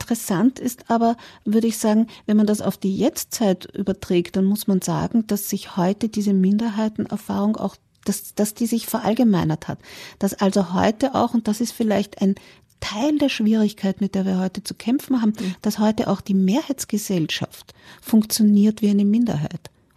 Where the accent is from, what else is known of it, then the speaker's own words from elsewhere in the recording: Austria; dass ich als Österreicherin ja ganz leicht nach Ost-Berlin fahren konnte